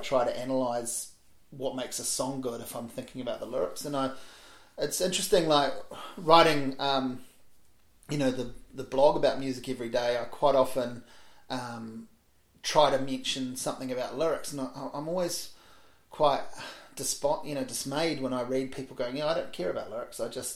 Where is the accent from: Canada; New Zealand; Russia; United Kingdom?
New Zealand; Hawke's Bay; growing up in Hawke's Bay, you couldn't find those things.